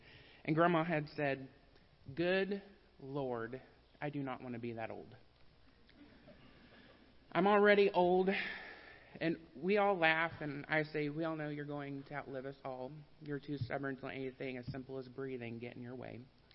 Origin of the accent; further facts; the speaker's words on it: Kansas, United States; I grew up in Kansas, and most years growing up, we'd only come down to Oklahoma a few times a year